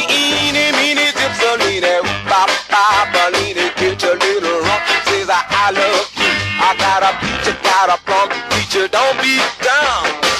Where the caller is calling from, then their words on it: Florence, Tuscany, Italy; English is a second language; I'm speaking from Florence, Italy. I'm in my lockdown situation as anybody else.